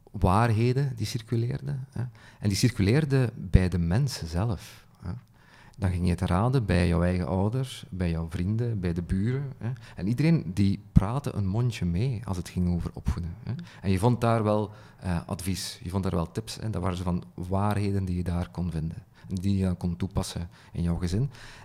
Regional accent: Flanders, Belgium; maar dat ook wel bij ons in Vlaanderen, in de jaren 90...

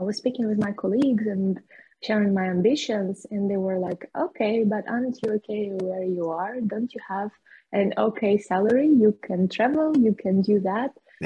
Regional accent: Russia; English is a second language; moved away as an adult; now in Cyprus; Because I moved from my hometown in Russia to Cyprus. It was already like exactly 6 years ago.

